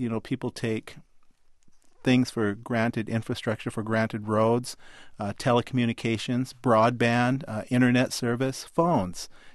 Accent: Washington, United States; Yes, I am. I am from Washington, and the Seahawks are going to be the next Super Bowl winners.

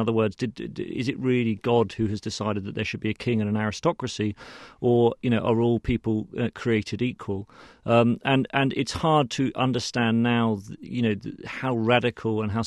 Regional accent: United Kingdom; I'm a Brit, but I'm half Australian

